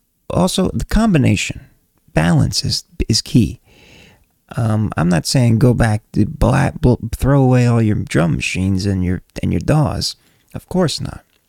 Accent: Connecticut, United States; I was doing that in my basement of my parents' house when I grew up in Connecticut

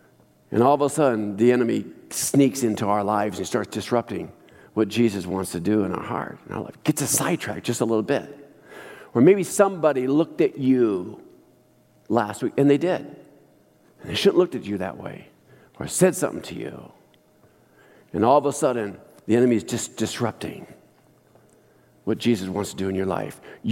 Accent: Bremerton, Washington, United States; I was raised in West Bremerton.

